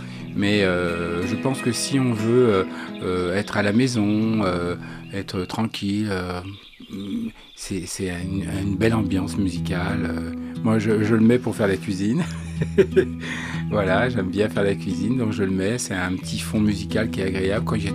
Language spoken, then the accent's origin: French; Paris, Île-de-France, France; born there; Bah, moi je suis né à Paris, donc j'ai suivi le processus normal d'une personne qui est née dans son pays, quoi, voilà.